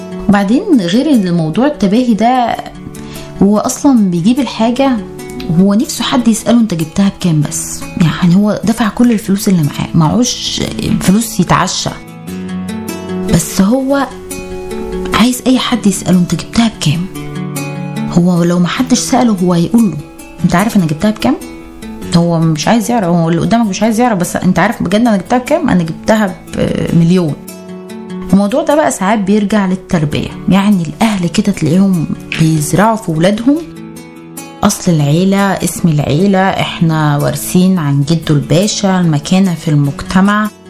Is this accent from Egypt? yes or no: yes; Egypt; انا طول الوقت انا مش من هنا، انا اجنبية عشان انا فظيعة في اللغة، يعني انا اصلا مصري واهلي مصريين.